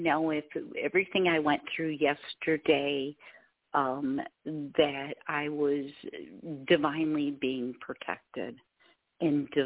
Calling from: Michigan, United States; Hi, I'm calling from Michigan.

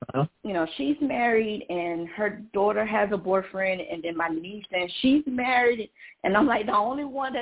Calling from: Georgia, United States

